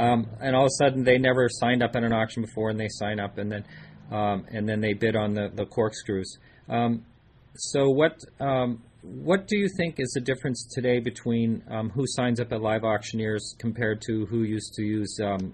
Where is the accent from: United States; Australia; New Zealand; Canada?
United States; New England; being a New Englander growing up in New England, having auctions in New England.